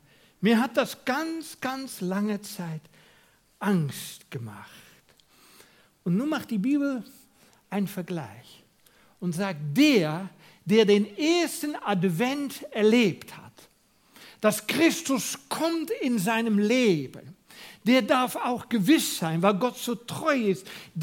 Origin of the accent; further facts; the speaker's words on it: Netherlands; German is a second language; Nun, ich komme ja aus Holland. Und in Holland hatten wir in meiner Jugendzeit eine ganz starke Bewegung, Endzeitbewegung hat man das genannt.